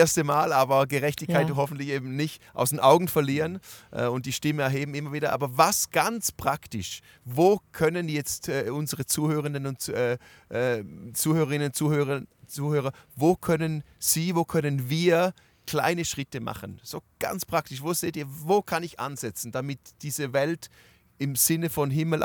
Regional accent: Switzerland; zum Beispiel als Schweizer bei mir im Dorf, da laufen 7 Brunnen

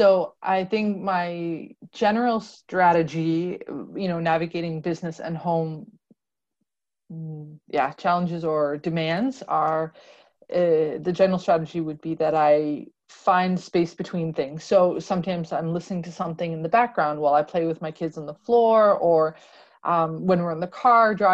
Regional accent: Canada; now in Denmark; I am personally a Canadian mom of four little kids who are five and younger. My youngest are 13-month-old twins. I'm also an expat, so I'm living in the Danish countryside with my family.

